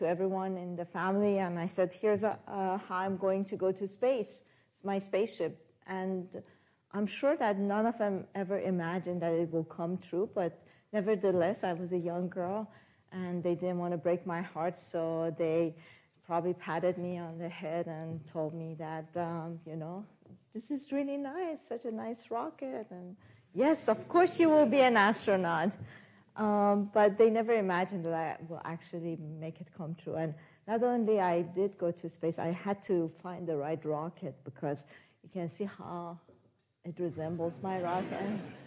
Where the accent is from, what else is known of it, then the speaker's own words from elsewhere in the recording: Mashhad, Razavi Khorasan, Iran; English is a second language; moved away; long, long time ago in a country far, far away in Iran, in the second largest city in Mashhad. And growing up in Iran, I saw many changes throughout my life.